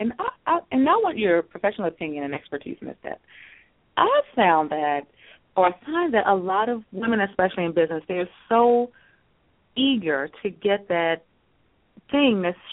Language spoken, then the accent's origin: English; Maryland, United States; I am from Maryland, home of the Ravens.